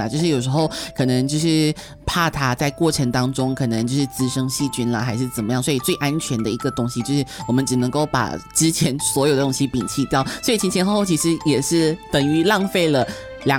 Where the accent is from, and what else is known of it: East Malaysia, Malaysia